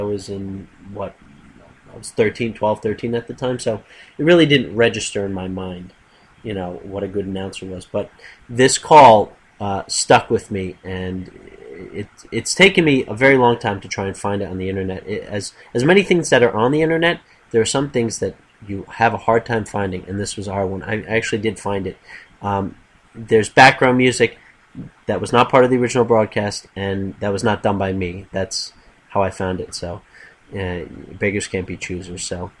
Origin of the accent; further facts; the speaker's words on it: New Jersey, United States; When I moved down to Central Jersey from North Jersey, in my kid mind, I had decided, well, now I need to be a Phillies fan because I'm in the area.